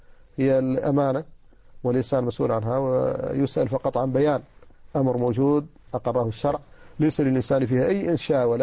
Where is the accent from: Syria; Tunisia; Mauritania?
Mauritania; ولذلك مثلا أنا مواطن موريتاني درست الشريعة